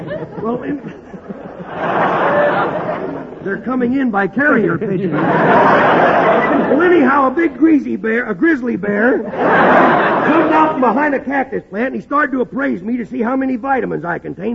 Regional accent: Texas, United States; born there; Well, I was born in Texas.

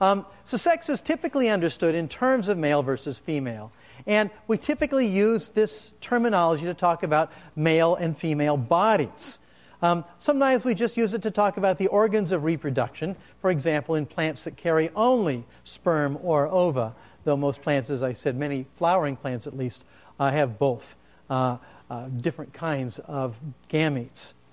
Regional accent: Seattle, Washington, United States; I grew up in Seattle, where slugs abound.

